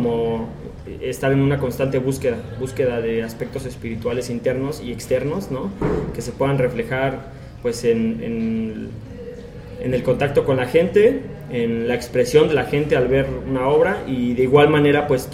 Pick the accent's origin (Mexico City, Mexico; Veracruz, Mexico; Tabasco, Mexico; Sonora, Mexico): Mexico City, Mexico; born there; now in Oaxaca, Mexico; Bueno, nací en el Distrito Federal. Actualmente vivo aquí en Oaxaca, en la Sierra Oaxaqueña, bueno, en la Sierra Sur.